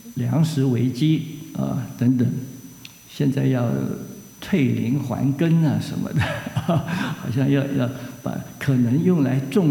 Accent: China; 我们中国人大概最知道

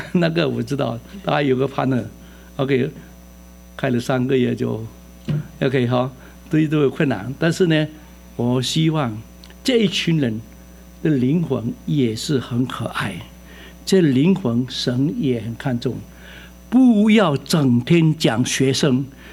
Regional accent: Fuzhou, Fujian, China; now in New York, United States; 大家好，我是福州人，纽约来的

